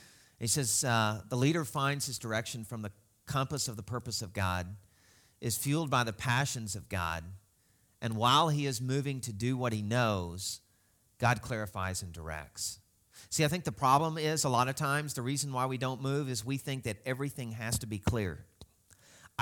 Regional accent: Southern US, United States; Which always wigs me out because I'm from the South

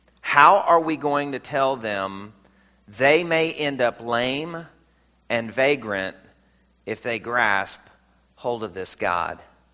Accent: the South, United States; This is in the South when I was growing up in the South.

